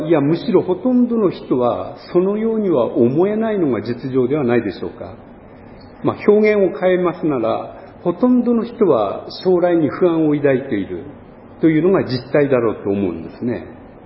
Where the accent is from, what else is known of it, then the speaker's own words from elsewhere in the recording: Yamagata, Japan; 私の生まれ育った山形では一回も雪下ろしがなかったというんですね。あの非常に雪の多いところなんですけれども